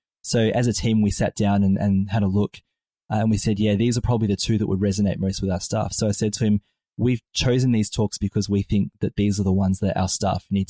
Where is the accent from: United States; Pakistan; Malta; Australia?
Malta; This was growing up in Malta, you know, plug for the country that where Caroline and I and our family come from.